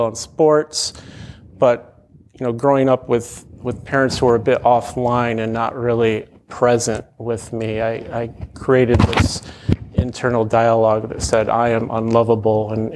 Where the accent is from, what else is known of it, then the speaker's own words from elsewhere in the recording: Michigan, United States; born there; I was born in Southwest Michigan in a rural town to very young parents.